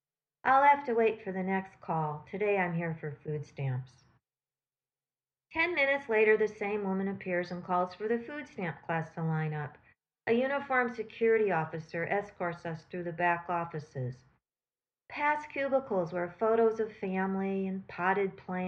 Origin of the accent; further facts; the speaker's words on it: Midwest, United States; I can't help it, I'm from the Midwest. We're bred to be punctual.